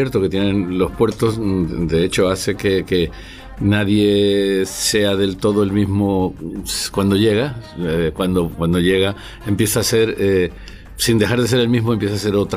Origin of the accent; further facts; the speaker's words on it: Cádiz, Andalusia, Spain; primero como gaditano en el humor y en la cuestión de la campechanía y eso, hablo más como gaditano